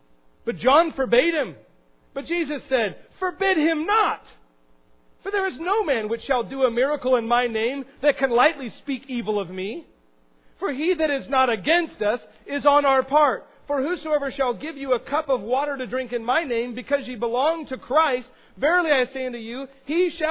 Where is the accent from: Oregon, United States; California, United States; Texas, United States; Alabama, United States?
Oregon, United States; Astoria; I grew up in Astoria.